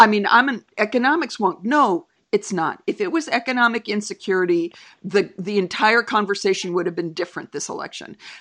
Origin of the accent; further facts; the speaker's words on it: California, United States; I grew up in Northern California in basically Sonoma County, so one of the most liberal places in the country